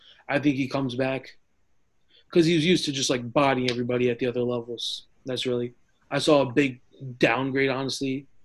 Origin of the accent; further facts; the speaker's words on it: New Jersey, United States; I'm from Jersey, so I'm really going to be a little bit biased about that.